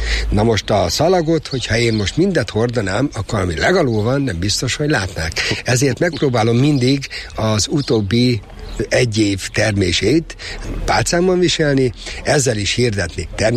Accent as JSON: {"language": "Hungarian", "town": "Ajak", "region": "Szabolcs-Szatmár-Bereg", "country": "Hungary", "tie": "born there", "lives_now": "Kisvárda, Hungary", "said": "Kisvárdában lakom, és ahogy már említettem, Ajakon születtem, és még azt is büszkén vállalom, hogy régen úgy mondták, a gázcseretelep melletti kiskapuba."}